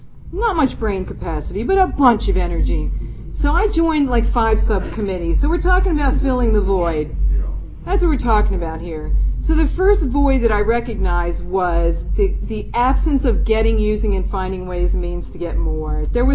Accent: Glen Burnie, Maryland, United States; whatever you called it in your neighborhood, but I'm from Glen Burnie and we called it green.

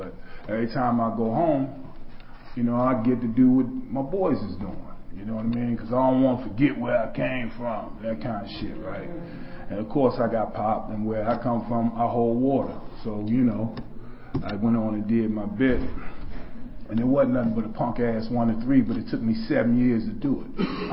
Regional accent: Washington, District of Columbia, United States; because I'm from Washington, D.C., but couldn't get clean in Washington, D.C.

